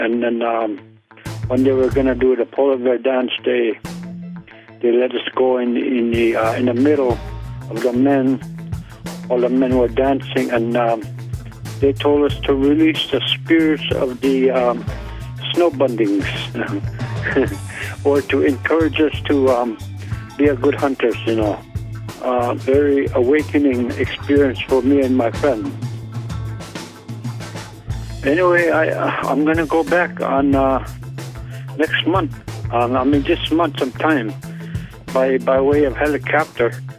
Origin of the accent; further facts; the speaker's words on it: King Island, Tasmania, Australia; I'm from King Island. Well, to us King Islanders, it's a paradise for us and one of a kind that I grew up on.